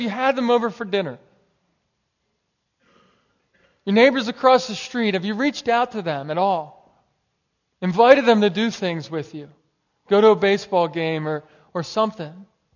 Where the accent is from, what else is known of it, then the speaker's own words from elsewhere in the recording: Northeast, United States; And growing up in the Northeast, that's not always the case.